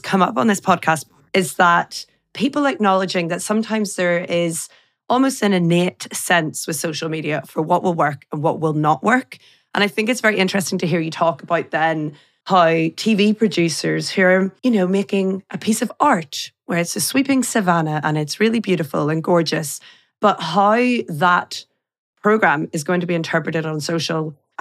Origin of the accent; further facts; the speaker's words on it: Belfast, Northern Ireland, United Kingdom; because I'm originally from Belfast